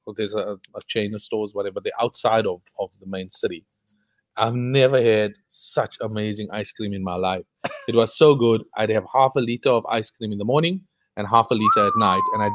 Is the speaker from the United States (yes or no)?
no; South Africa; No, I'm from South Africa. We will find the knockoff.